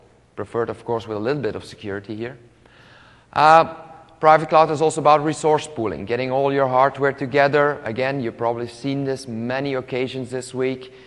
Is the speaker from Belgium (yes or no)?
yes; Belgium; English is a second language; I am not from the USA. You will probably hear that on my accent, but I am from Belgium.